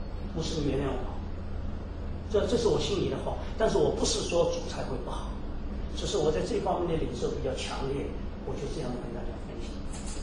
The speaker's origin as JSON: {"language": "Chinese", "region": "Shanghai", "country": "China", "said": "因为我自己的家庭，我上海人，我们世家就是做生意的嘛"}